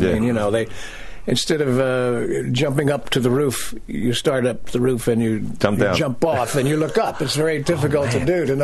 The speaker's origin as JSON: {"language": "English", "region": "Kentucky", "country": "United States", "tie": "born or raised there", "said": "Well, my hometown in Kentucky, they put on the marquee starring … in Straitjacket, also starring Joan Crawford."}